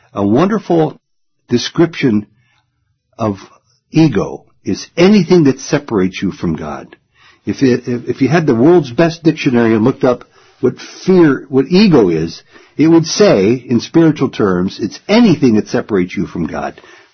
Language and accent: English; Canton, Ohio, United States; Here in Prashanthi Nilayam, or in South Africa, or in Paraguay, or in Canton, Ohio, my hometown.